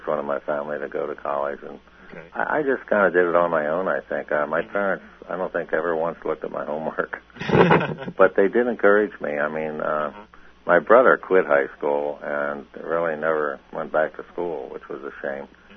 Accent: Doylestown, Pennsylvania, United States; I grew up in Doylestown pretty much, or just outside of Doylestown. It had about 12,000 people at the time, and it's the county seat of Bucks County, which is a pretty famous county in Pennsylvania.

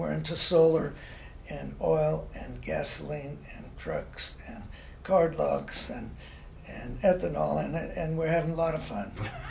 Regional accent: Visalia, California, United States; Anyway, growing up in Visalia was very warm, and no such thing as air conditioning.

